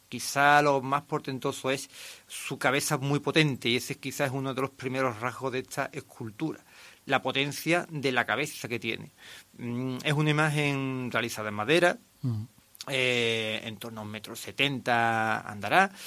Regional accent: Osuna, Andalusia, Spain; Efectivamente, y porque creo que toda la gente que somos de Osuna somos devotos de él

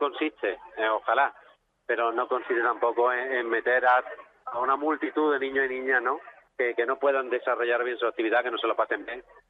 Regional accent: Antequera, Andalusia, Spain; also born or lived in Málaga; Evidentemente somos malagueños y también, hombre, somos antequeranos.

